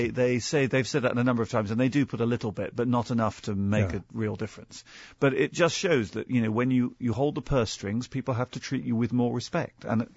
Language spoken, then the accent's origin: English; United Kingdom; Well, I don't say it's zero-sum. I mean, I'm from Britain.